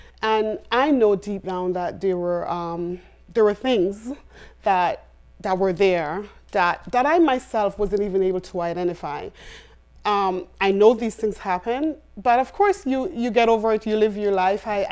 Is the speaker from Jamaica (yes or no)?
yes; Jamaica; also born or lived in Antigua; So I lived in Antigua for a while. But growing up in Jamaica, as a young girl